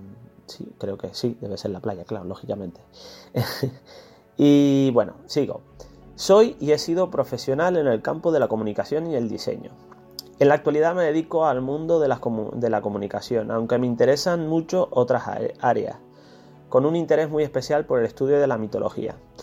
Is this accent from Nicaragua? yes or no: no; Tenerife, Canary Islands, Spain; Mi tierra natal es Tenerife, en las Islas Canarias